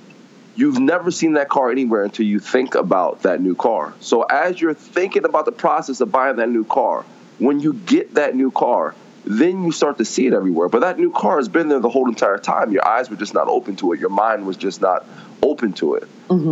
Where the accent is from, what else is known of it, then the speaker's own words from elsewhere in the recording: New Jersey, United States; I'm from New Jersey, but yet I've seen you 3 times, 4 times already